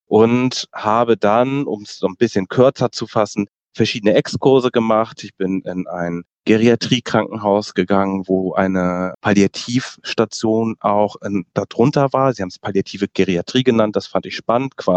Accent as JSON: {"language": "German", "town": "Lübeck", "region": "Schleswig-Holstein", "country": "Germany", "tie": "born or raised there", "said": "Habe ich dann mich in Hamburg umgeguckt und nicht mehr in meiner Heimatstadt in Lübeck."}